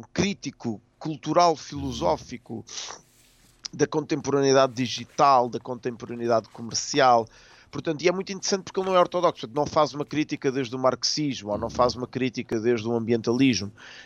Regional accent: Portugal; Eu digo que sou português, mas ao mesmo tempo tenho uma ligação de coração à capital da Argentina.

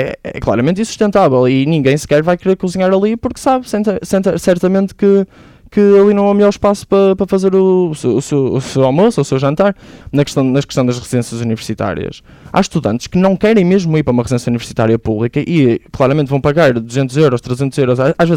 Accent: Braga, Portugal; muitas vezes fui de autocarro para o campus de Azurém, porque eu sou de Braga.

